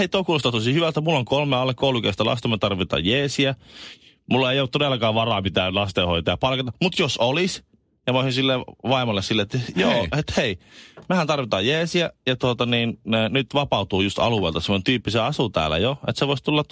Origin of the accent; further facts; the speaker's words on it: Colombia; Finnish is a second language; now in Finland; Ja mä oon Kolumbiasta kotoisin